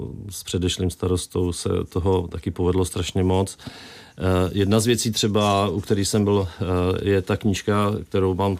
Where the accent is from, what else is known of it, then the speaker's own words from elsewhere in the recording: Nové Město nad Metují, Hradec Králové Region, Czechia; now in Svoboda nad Úpou, Czechia; Já jsem z Nového Města nad Metují.